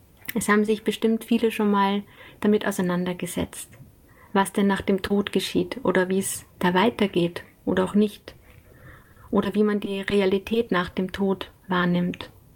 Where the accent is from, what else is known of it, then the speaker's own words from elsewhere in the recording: Lower Austria, Austria; ich komme aus Niederösterreich